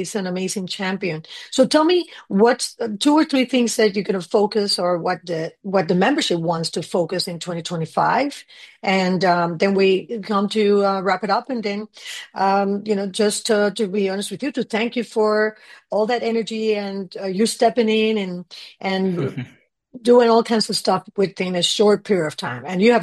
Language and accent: English; Puerto Rico; also born or lived in New York; now in United States; I've been in Broward County for the past 18 years, and I came from New York. I'm originally from Puerto Rico